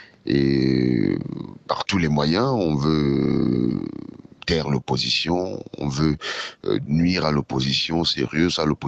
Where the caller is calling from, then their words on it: Cameroon; du Cameroun.